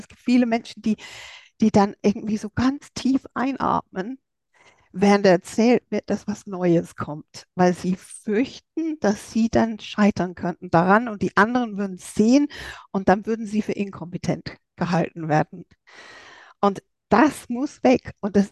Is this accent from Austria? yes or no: no; England, United Kingdom; wie die Schulen bei uns in England gewesen sind, als ich damals da war.